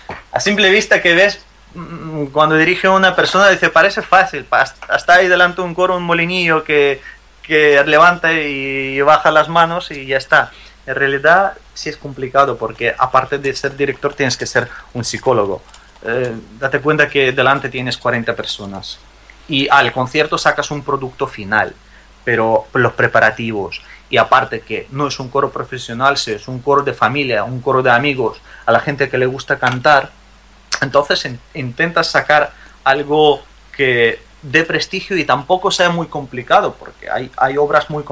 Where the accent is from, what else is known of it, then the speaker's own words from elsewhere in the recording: Bryansk, Bryansk Oblast, Russia; Spanish is a second language; Como cantaba en mi ciudad, en Briansk, pues también ingresé a este coro y estuve cantando, aprendiendo cosas, partituras y tal.